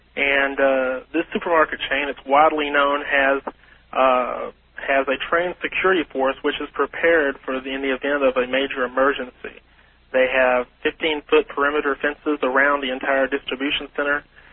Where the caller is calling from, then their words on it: Longview, Texas, United States; Hello, Art. … I'm calling from Longview, Texas.